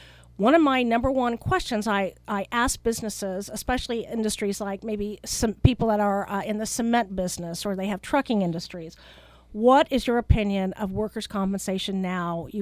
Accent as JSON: {"language": "English", "town": "Edmond", "region": "Oklahoma", "country": "United States", "tie": "born or raised there", "said": "And in my hometown of Edmond, just a week ago"}